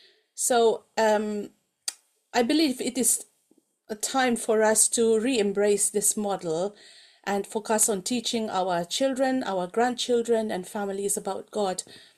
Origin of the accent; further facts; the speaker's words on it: Mizoram, India; English is a second language; now in Wales, United Kingdom; I'm originally from Mizoram, from the northeast part of India, and I've been working here in Wales since 2011 with the Presbyterian Church of Wales.